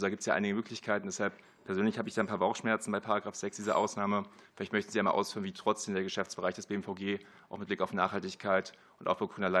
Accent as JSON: {"language": "German", "region": "Rhineland-Palatinate", "country": "Germany", "said": "Und ich komme selbst aus der Nähe von Koblenz"}